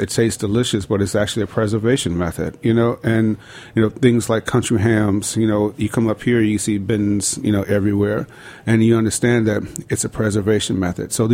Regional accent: Chicago, Illinois, United States; now in Atlanta, United States; So I just see those seasonal things happen so much more in Atlanta than I did growing up in Chicago.

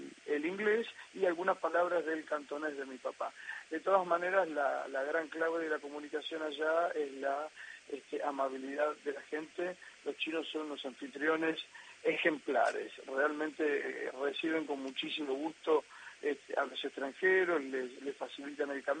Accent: Argentina; Mi papá no me enseñó el idioma, de manera que lo aprendí como cualquier argentino que va a algún curso.

